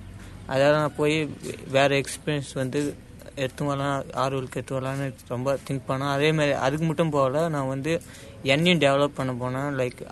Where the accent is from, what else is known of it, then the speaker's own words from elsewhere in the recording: Koozhapalayam, Tamil Nadu, India; born there; நான் வந்து கூழாப்பாளையத்திலிருந்து கூழாப்பாளையத்தில் பிறந்தேன்.